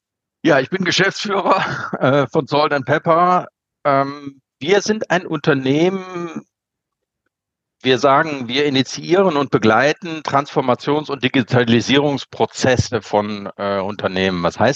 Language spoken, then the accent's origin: German; Düsseldorf, North Rhine-Westphalia, Germany; Heute in Düsseldorf, Burkhard. Das ist auch zugleich meine Heimatstadt.